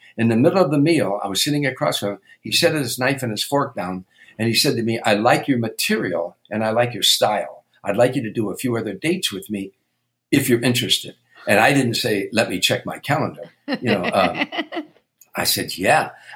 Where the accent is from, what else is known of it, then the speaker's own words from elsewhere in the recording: Harvey, Illinois, United States; He would be a kid from Hoboken and I was a kid from Harvey, Illinois. And that's how we related to one another.